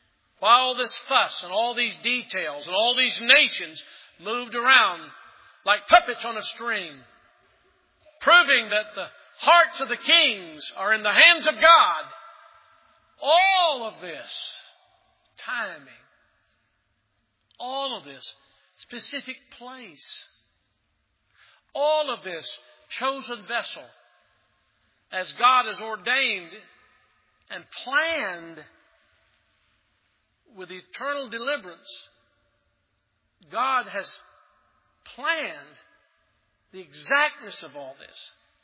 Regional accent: Maryville, Tennessee, United States; I got a phone call from the town where I was raised in Maryville, Tennessee.

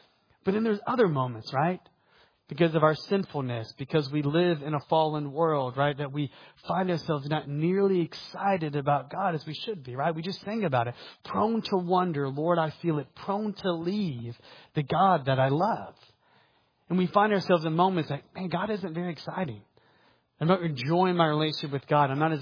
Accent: Atlanta, Georgia, United States; So I grew up in the Atlanta area. And one of my favorite things to do every single year was to go to the beach.

